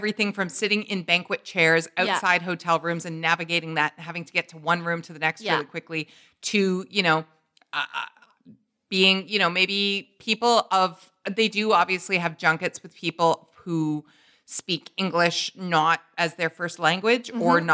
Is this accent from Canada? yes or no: yes; Canada; you slate … from Canada